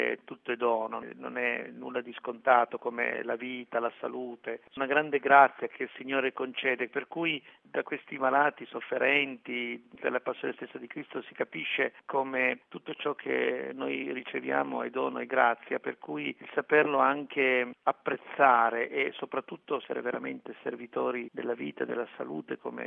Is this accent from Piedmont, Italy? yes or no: yes; Piedmont, Italy; non tanto perché essendo piemontesi siamo vicini alla Francia